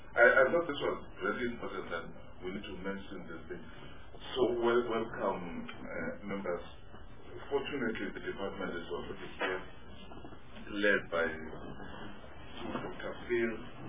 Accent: South Africa; Not if you on the basis that this one is not South African, I'm South African.

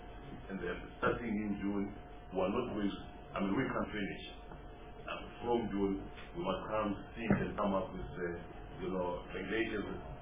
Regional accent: South Africa; Yes, as a South African, these are not people from outside who are simply, on top of taking the job, etc.

